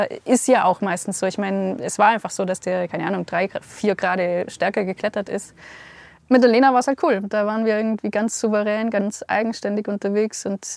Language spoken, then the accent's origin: German; Germany; dass ich bin am Bodensee aufgewachsen, dass ich auf jeden Fall nah an den Bergen studieren möchte